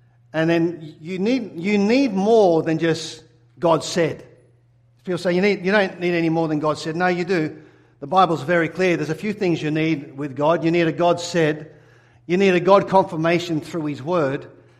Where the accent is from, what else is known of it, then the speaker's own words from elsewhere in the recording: Sydney, New South Wales, Australia; as an Aussie. If you haven't worked out yet, I'm not from Scotland. I'm from Australia, Sydney, Australia, born and bred, and I grew up as a sports person, professional tennis player.